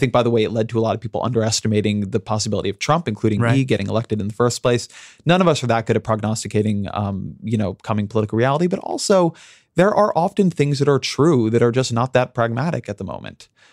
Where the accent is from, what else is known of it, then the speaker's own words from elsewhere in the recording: United States; That if you're an American, I'm an American, you are part of this.